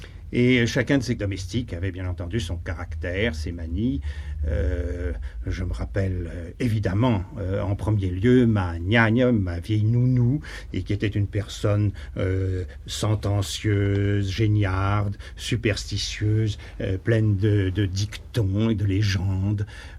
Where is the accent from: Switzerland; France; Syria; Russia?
Russia; Moscow; Je suis né à Moscou le 1er novembre 1911, dans une grande maison, dans un grand hôtel particulier, qui se trouvait au coin des rues Skatertny et Medvyazhe